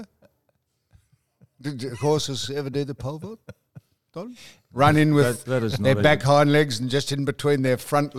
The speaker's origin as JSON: {"language": "English", "town": "Geelong", "region": "Victoria", "country": "Australia", "tie": "born or raised there", "said": "So I grew up in Geelong."}